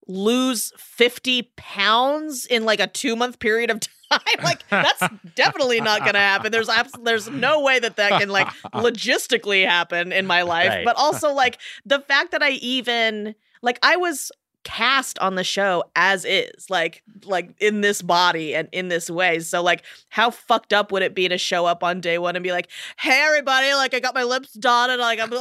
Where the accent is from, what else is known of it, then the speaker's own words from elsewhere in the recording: Oregon, United States; But as a public school student myself, I grew up in Oregon